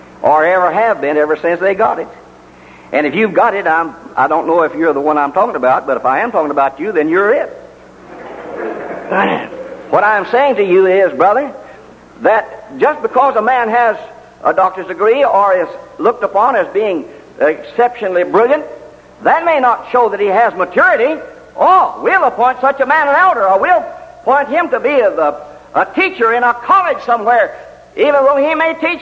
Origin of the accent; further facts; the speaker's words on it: Franklin, Texas, United States; born there; I moved back to Texas, my home state. I was born down here at Franklin.